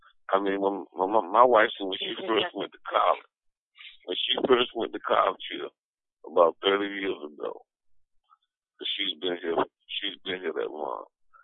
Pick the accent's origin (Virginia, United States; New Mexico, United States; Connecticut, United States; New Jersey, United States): Virginia, United States; Norfolk; When they found out I came from Norfolk, Virginia, they were astonished